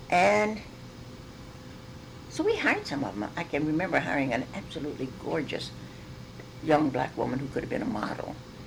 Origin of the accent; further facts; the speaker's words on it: the South, United States; I grew up in the South, and I didn't know black people except in our kitchen.